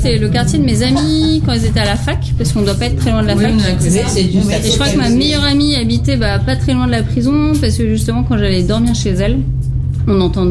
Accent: Rouen, Normandy, France; now in Le Havre, France; Quand on vient d'une autre ville, j'avoue, quand je suis venue de Rouen, j'étais curieuse.

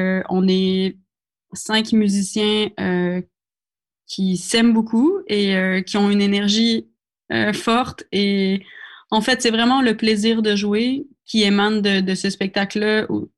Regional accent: Quebec, Canada; Tu sais, je suis québécoise, donc au Québec, on est beaucoup, on est un petit milieu quand même, et on est à côté des États-Unis, à côté du Canada anglais.

